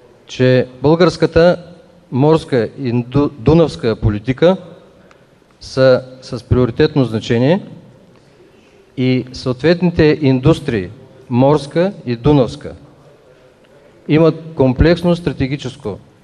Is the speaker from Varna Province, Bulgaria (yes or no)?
yes; Varna, Varna Province, Bulgaria; капитан далечно плаване, от Варна съм